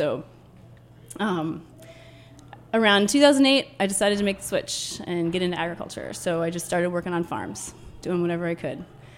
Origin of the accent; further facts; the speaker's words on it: Vermont, United States; You know, I grew up in Vermont, rural Vermont, with my parents, and they always had a vegetable garden